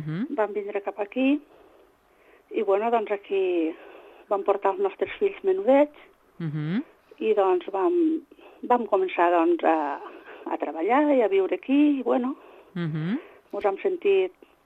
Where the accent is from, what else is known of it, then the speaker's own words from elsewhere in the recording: Santa Coloma de Gramenet, Catalonia, Spain; jo vaig néixer a Barcelona, també, les meves germanes també, menys la menuda, i vivíem a Santa Coloma de Gramenet.